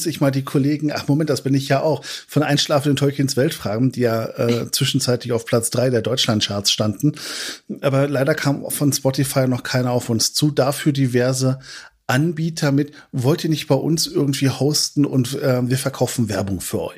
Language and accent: German; Netherlands; ich habe meine Kindheit in den Niederlanden verbracht